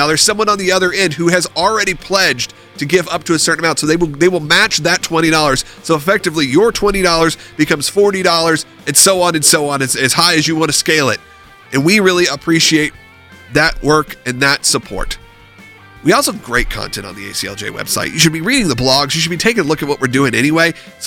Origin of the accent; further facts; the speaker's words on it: Georgia, United States; Again, my home state where I'm originally from.